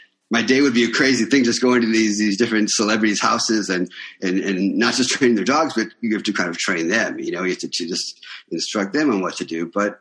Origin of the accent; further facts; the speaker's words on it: Cleveland, Ohio, United States; I came from Cleveland and I went to the New York Film Academy here on the Universal lot.